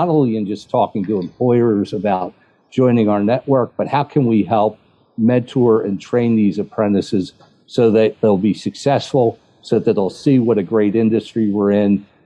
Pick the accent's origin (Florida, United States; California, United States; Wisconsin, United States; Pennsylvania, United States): Pennsylvania, United States; Philadelphia; I'm a Philadelphian, and to bring it into my hometown has been particularly gratifying.